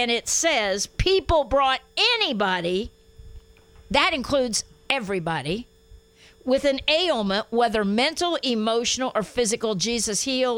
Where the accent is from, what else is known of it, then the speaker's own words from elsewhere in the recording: Guatemala; I grew up in Central America as a missionary's daughter, so Guatemala.